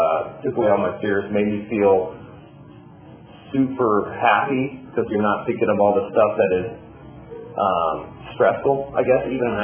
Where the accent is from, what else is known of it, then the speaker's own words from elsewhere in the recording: Oregon, United States; So I'm 53 years old. I started drinking like all of us. I was born and raised here in Oregon.